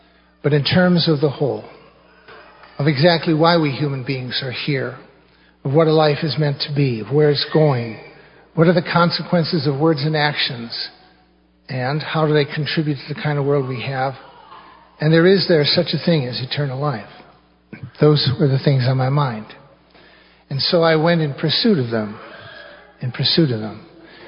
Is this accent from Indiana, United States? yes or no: yes; Gary, Indiana, United States; I was born in Gary, Indiana, of second-generation immigrant grandparents, parents, and I went to school in Gary. I went to St. Mark's Grade School.